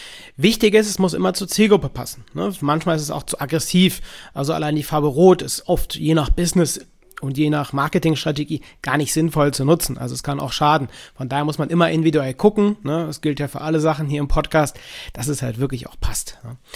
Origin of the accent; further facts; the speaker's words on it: Cologne, North Rhine-Westphalia, Germany; in meiner Heimatstadt Köln